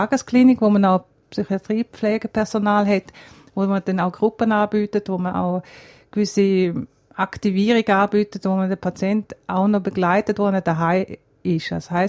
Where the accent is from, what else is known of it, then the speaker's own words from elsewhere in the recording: South Africa; Ich bin jetzt kürzlich eben in Südafrika gewesen. Das ist eigentlich mein Heimatland. Ich bin dort geboren und bin als Kind schon mit meinen Eltern im Krügerpark gewesen.